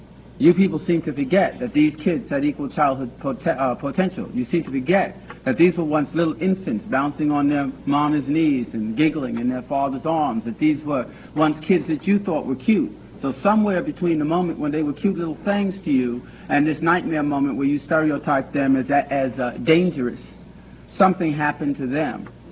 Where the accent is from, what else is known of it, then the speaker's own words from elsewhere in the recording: New York City, New York, United States; I am a native New Yorker. I was born in Harlem Hospital. I grew up in Harlem in the Bronx.